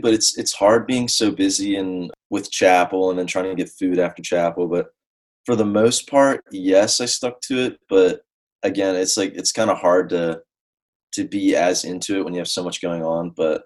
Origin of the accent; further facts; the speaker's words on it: Dover, Delaware, United States; I'm from Dover, Delaware.